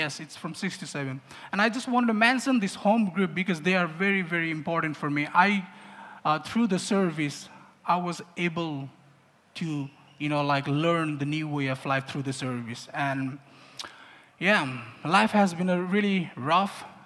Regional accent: Nepal; English is a second language; now in Finland; I'm originally from Nepal, and I'm recovering in Finland. I got my new life in Finland.

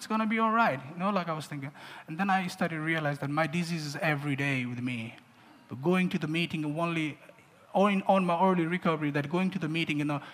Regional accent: Nepal; English is a second language; now in Finland; I'm originally from Nepal, and I'm recovering in Finland. I got my new life in Finland.

